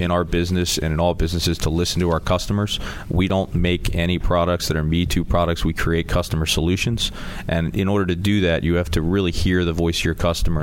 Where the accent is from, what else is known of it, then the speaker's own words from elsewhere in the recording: Blue Bell, Pennsylvania, United States; From Bluebell, Pennsylvania.